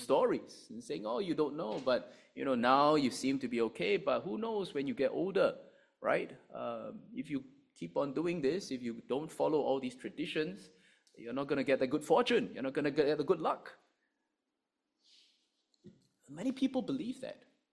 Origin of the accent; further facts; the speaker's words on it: Singapore; Okay, I mean, just make conversation, I explained, I'm from Singapore.